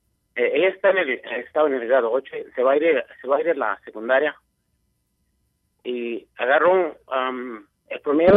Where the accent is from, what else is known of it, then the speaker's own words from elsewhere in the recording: Mexico; yo vengo de México, no tengo matemáticas